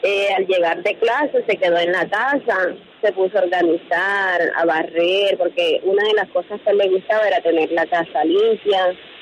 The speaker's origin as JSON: {"language": "Spanish", "town": "Macayepo", "region": "Bolívar", "country": "Colombia", "moved": "yes", "lives_now": "Sincelejo, Colombia", "said": "nosotros somos una familia humilde que viene desplazada de Macayeco, Bolívar. Hace años llegamos aquí a Cincelejo"}